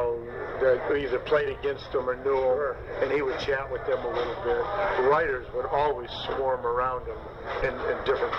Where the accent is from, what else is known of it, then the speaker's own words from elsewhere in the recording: Ohio, United States; We're both from Ohio. Both Italian.